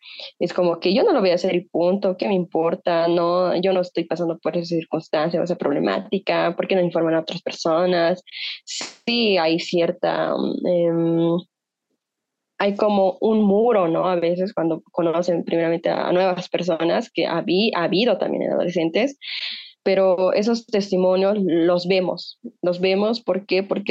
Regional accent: Bolivia; afecta a una estructura que tenemos como bolivianos, que no nos deja progresar.

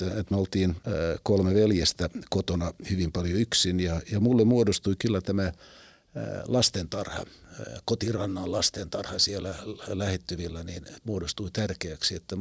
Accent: Vaasa, Ostrobothnia, Finland; Mä olin lapsena Vaasassa syntynyt aika vaatimattomiin oloihin

